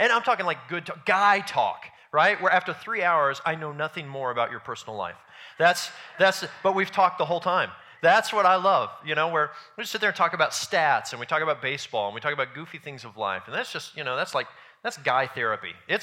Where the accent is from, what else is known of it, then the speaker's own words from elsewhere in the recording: Kansas City, Missouri, United States; My favorite team is the Kansas City Royals. I am from Kansas City. I was born there. I love this team.